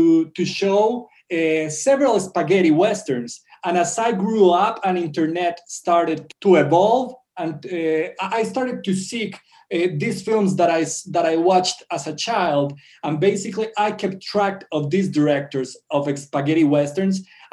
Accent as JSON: {"language": "English", "country": "Colombia", "said": "ever since I come from Colombia, I mean, I'm Colombian born."}